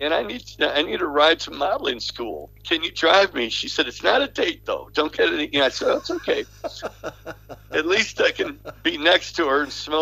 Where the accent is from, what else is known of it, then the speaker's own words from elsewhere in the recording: Berwyn, Illinois, United States; We're kids from Berwyn, you know?